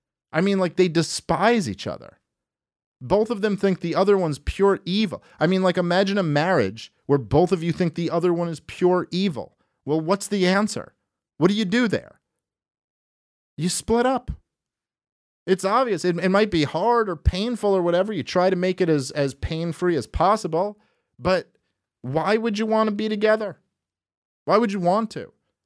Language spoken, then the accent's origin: English; New York City, New York, United States; I'm a kid from New York City